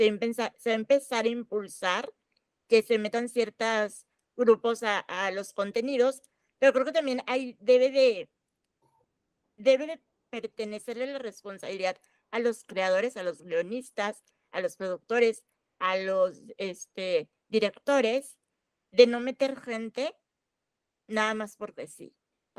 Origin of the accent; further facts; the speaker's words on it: Chihuahua, Mexico; porque soy de Chihuahua